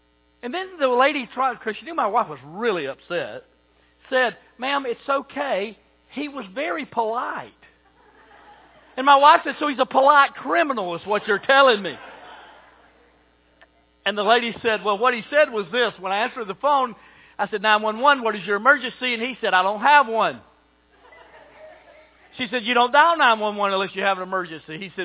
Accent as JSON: {"language": "English", "town": "Fitzgerald", "region": "Georgia", "country": "United States", "tie": "born or raised there", "said": "Growing up in Fitzgerald, my plans were to go to ABAC."}